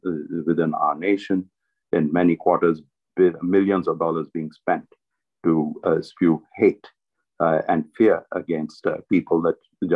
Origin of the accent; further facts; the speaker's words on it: India; I come from India.